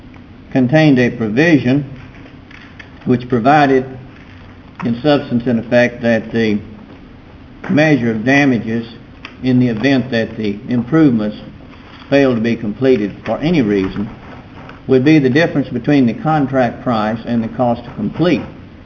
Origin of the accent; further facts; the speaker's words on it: Beaumont, Texas, United States; I'm from Beaumont.